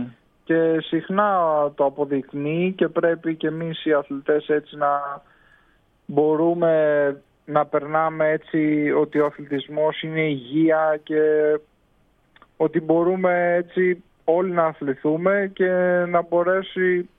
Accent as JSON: {"language": "Greek", "town": "Ioannina", "region": "Epirus", "country": "Greece", "said": "είμαι για μία εβδομάδα ξεκούραση πίσω στον τόπο μου, στα Ιωάννινα."}